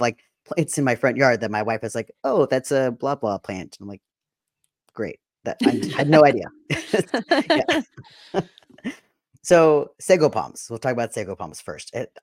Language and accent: English; California, United States; I'm from California, and I saw sago palms a lot.